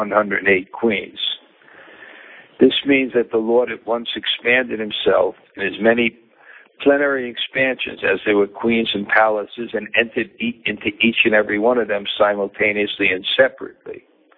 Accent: Brooklyn, New York, United States; Because I'm from Brooklyn, and I've never really lived on farms.

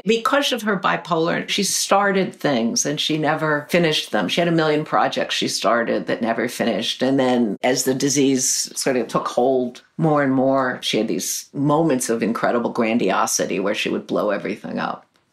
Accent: New York City, New York, United States; and I grew up in Greenwich Village. So the kids who went to PS 41 with me was like a real mix

